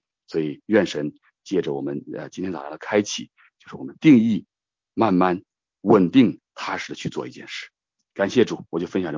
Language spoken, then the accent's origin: Chinese; China; 我相信我们就像我中国人，我们很多人都知道